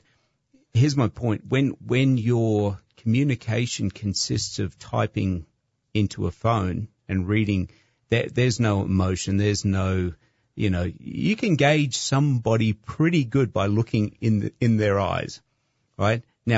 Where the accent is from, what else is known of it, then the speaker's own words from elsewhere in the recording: Australia; because I'm from Australia, she's from America.